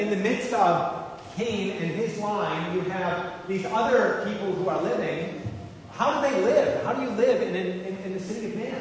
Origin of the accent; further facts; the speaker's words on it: Michigan, United States; Growing up in Michigan, it was always amazing to me to think of people who live near state lines